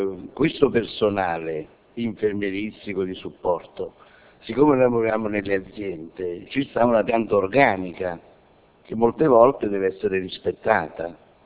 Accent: Caserta, Campania, Italy; vengo da Caserta

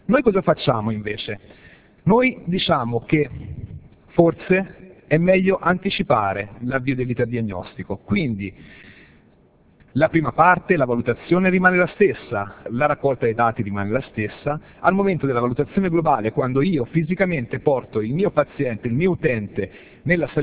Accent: Tuscany, Italy; now in Riccione, Italy; Io gioco in casa, vengo da Riccione, anche se sono toscano, forse si sente un po'.

